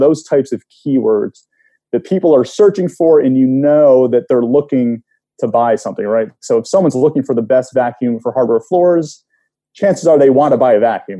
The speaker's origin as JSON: {"language": "English", "region": "Connecticut", "country": "United States", "tie": "born or raised there", "lives_now": "New York, United States", "said": "Yeah, I am originally from Connecticut. I grew up in Connecticut. I went to college in Rhode Island, and then I moved to New York, where I live right now with my wife and two young kids."}